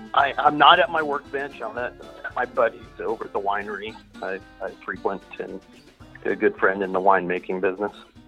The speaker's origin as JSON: {"language": "English", "town": "Hemet", "region": "California", "country": "United States", "tie": "born or raised there", "said": "In the same place, Hemet."}